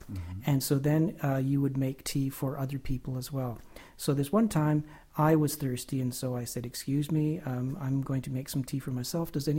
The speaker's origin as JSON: {"language": "English", "country": "Canada", "said": "we're all Canadian"}